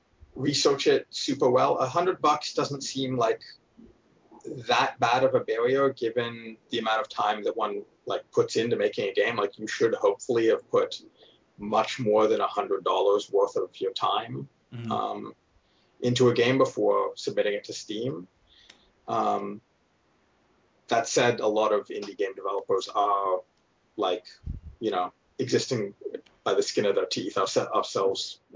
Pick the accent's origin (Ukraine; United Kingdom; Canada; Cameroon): Canada; I find it weird as a Canadian.